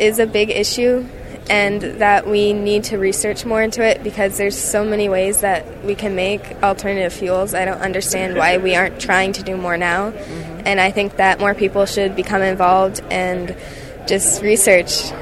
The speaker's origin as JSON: {"language": "English", "town": "Merritt Island", "region": "Florida", "country": "United States", "said": "I'm from Merritt Island, Florida, and I go to Thomas Jefferson Middle School."}